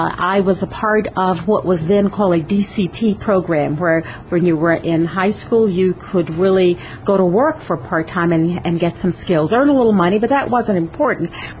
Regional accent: Jacksonville, Florida, United States; Jacksonville, Florida. I'm a Southern girl.

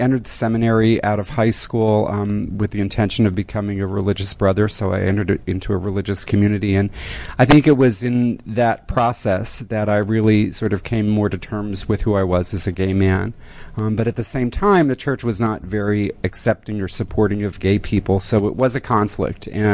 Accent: Pottsville, Pennsylvania, United States; Originally from Pottsville, Pennsylvania.

